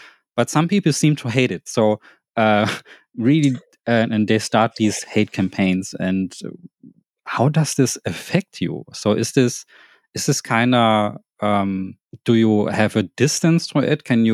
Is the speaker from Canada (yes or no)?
no; Thailand; now in Germany; I live in Germany, but I'm actually Asian. I come from Thailand.